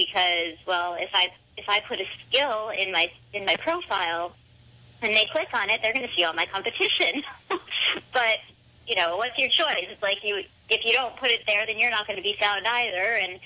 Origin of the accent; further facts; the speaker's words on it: Madison, Wisconsin, United States; I gave a presentation to a group of business owners, small business owners, in my hometown of Madison, Wisconsin.